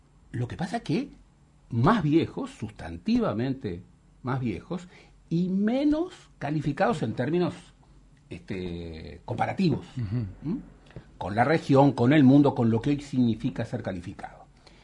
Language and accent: Spanish; Israel; Para darte un ejemplo, Israel, vengo de Israel, invierte 4.5% de su producto, que es inmenso.